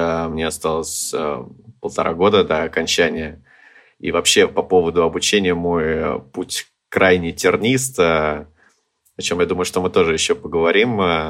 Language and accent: Russian; Zheleznodorozhny, Moscow Oblast, Russia; и сам я из Железнодорожного.